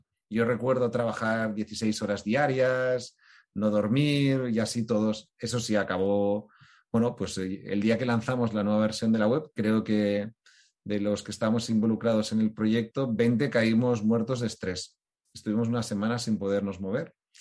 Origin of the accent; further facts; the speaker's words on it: Barcelona, Catalonia, Spain; soy barcelonés, siempre he hecho negocios desde Barcelona, creo que la calidad de vida que tenemos aquí es impresionante